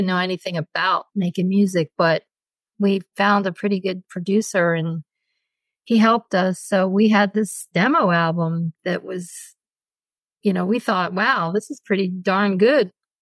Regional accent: Pennsylvania, United States; moved away as an adult; So I got married when I was 21 and I grew up in Pennsylvania and the man I married to California

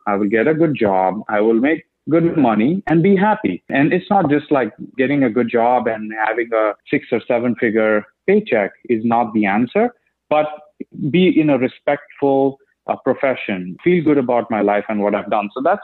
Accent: India; moved away as an adult; being kind of born and raised in India.

